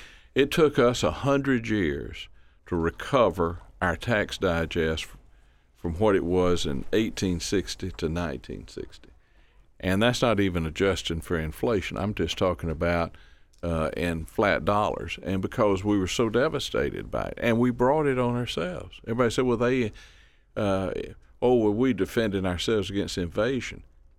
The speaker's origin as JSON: {"language": "English", "region": "the South", "country": "United States", "tie": "born or raised there", "said": "And listen, I was raised in the South."}